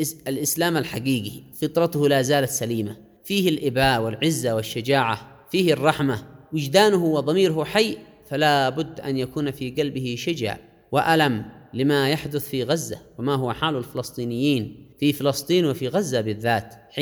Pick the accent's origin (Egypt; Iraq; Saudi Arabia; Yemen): Yemen; لدينا كيمنيين كأبناء الإيمان والحكمة